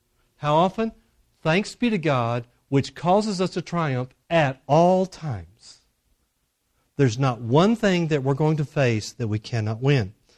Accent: Texas, United States; It happens when I believe and fight the fight of faith. All of it's that way.

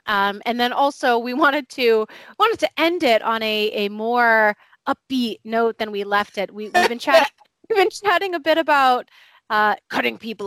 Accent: Ohio, United States; moved away as an adult; also born or lived in Phoenix, Arizona; So born and raised in the U.S. So I was born and raised in Ohio. And then as an adult, I ended up later in Phoenix, Arizona.

